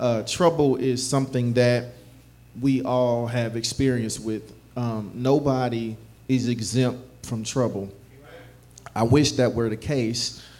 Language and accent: English; Chicago, Illinois, United States; I remember growing up, and I grew up in Chicago, for those who don't know, and there was this big murder that happened right behind my grandmother's house.